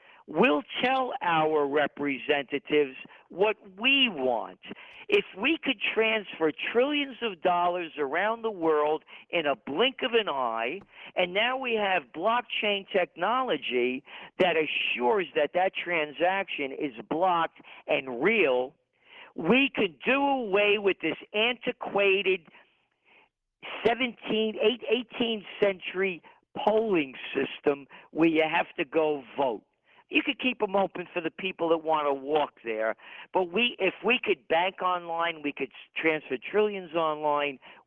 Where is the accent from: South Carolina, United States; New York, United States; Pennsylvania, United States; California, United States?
New York, United States; Bronx; born there; If I was born in Italy, I wouldn't be the same guy I am that I was born in the Bronx.